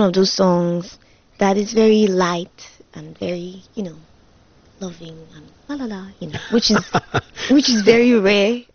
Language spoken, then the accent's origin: English; Nigeria; English is a second language; also born or lived in Germany; I still live in Nigeria, but I moved out of Nigeria for about 7 years to study in Germany.